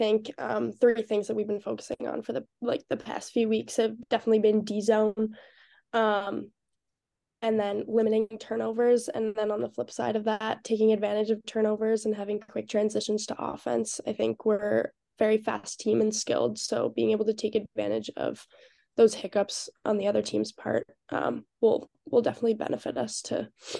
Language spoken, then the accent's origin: English; Wolfville, Nova Scotia, Canada; my dad's a professor at the local university in Wolfville.